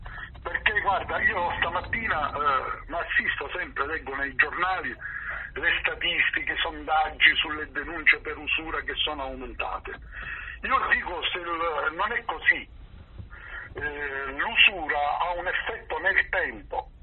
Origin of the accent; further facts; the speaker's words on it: Sicily, Italy; tanto per non dire tu sei campano, io sono siciliano